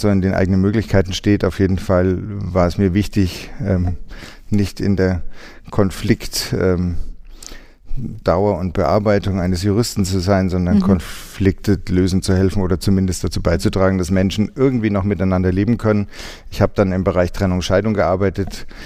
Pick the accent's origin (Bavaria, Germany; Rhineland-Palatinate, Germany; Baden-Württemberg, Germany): Bavaria, Germany; Rothenburg ob der Tauber; born there; ich habe in Rothenburg ob der Tauber geheiratet, da komme ich hierher, bin ich geboren und im Rathaus.